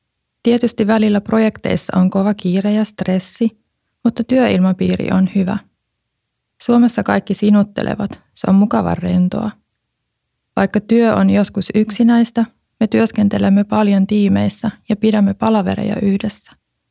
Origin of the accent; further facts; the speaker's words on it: Switzerland; Minä olen syntynyt Sveitsissä. Minulla on saksalainen isä, mutta suomalainen äiti. Äiti puhui minulle kotona aina suomea. Kävin koulua saksankielisessä koulussa